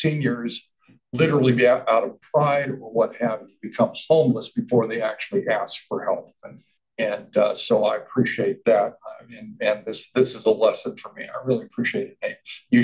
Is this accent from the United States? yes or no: yes; Seal Beach, California, United States; I'm from Seal Beach. We're kind of like this odd little hangnail off the coast of California, isolated by 405.